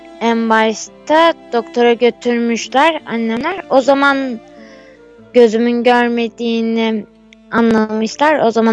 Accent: Perşembe, Ordu, Turkey; ben zaten 7 yaşına kadar köyde yaşadım. 7 yaşında Perşembe merkeze yerleştik.

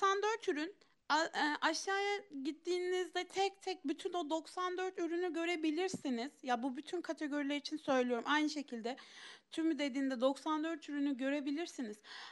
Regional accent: Samsun, Turkey; now in Istanbul, Turkey; ben şimdi Samsunluyum. Samsun'da bir de İstanbul'da yaşayan birisi olarak şöyle söyleyeyim.

